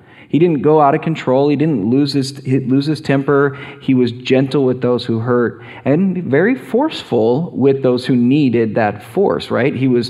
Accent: United States; And being an American, that says quite a bit.

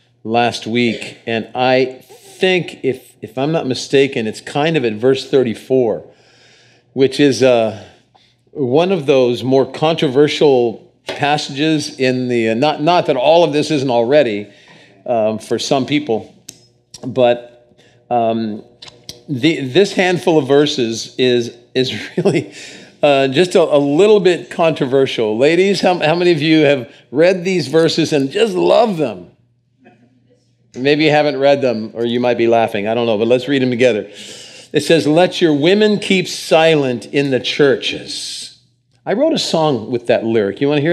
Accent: Australia; accent: Australian; What's left of my Aussie accent? It flew many, many years ago.

